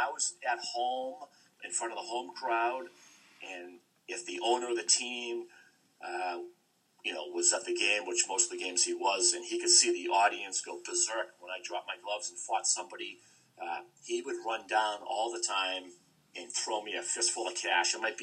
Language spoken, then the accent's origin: English; North Carolina, United States; they were in our home rink, so we're in Carolina. It's my hometown